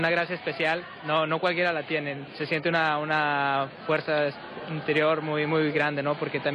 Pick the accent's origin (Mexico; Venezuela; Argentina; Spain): Mexico